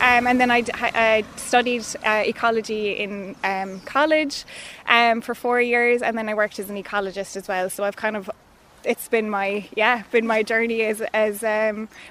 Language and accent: English; Killarney, Munster, Ireland; I guess growing up in Killarney and then having a dad as a ranger, I've always kind of been around it.